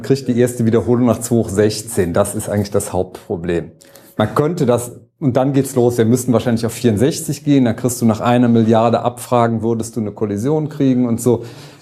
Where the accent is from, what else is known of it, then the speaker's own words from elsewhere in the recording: Cologne, North Rhine-Westphalia, Germany; aber als Kölner, ne